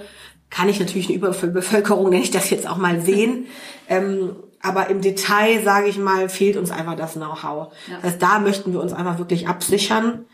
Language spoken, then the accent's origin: German; Cologne, North Rhine-Westphalia, Germany; Also ich bin hier groß geworden, bin seit meinem zweiten Lebensjahr in Nippes, gebürtige Kölnerin.